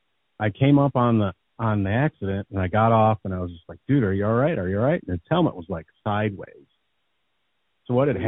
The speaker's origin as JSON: {"language": "English", "region": "Michigan", "country": "United States", "said": "I'm from Michigan. I have no idea where we are."}